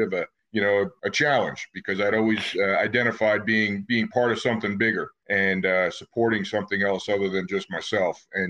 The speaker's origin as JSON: {"language": "English", "town": "Baltimore", "region": "Maryland", "country": "United States", "tie": "born or raised there", "said": "I grew up in Baltimore, Maryland, was not from a military family"}